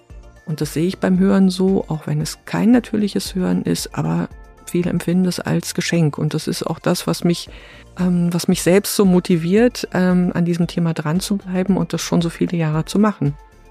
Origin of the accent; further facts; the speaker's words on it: East Germany, Germany; ich bin im Ostteil des Landes groß geworden